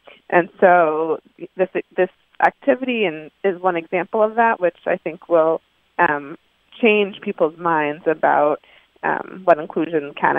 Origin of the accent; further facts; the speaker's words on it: Boston, Massachusetts, United States; Oh, I'm from Boston, Red Sox all the way.